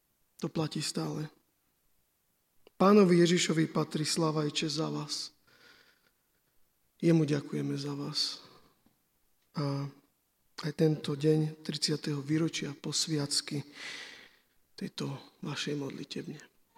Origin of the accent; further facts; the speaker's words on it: Vranov nad Topľou, Prešov Region, Slovakia; tak sa tu chodilo z okolitých, ja som bol z Vranova.